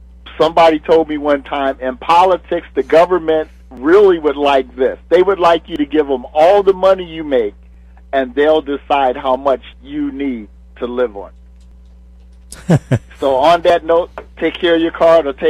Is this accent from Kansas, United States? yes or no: no; Baltimore, Maryland, United States; Well, now, I don't want to be, you know, bad mouth in my hometown